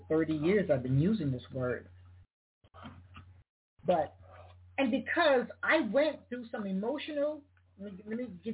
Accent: South Carolina, United States; also born or lived in New York City; now in Atlanta, United States; But you remember, I am from South Carolina, a way of spending 8 years in New York and coming to Atlanta.

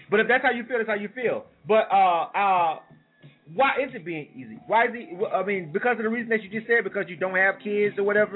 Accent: Panama City, Florida, United States; I'm from Panama City, Florida. It's a very small place.

